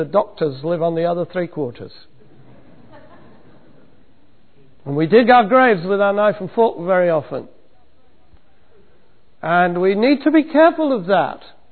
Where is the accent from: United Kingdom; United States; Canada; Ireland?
United Kingdom; England; When I was growing up in England, my dad was very, very strict.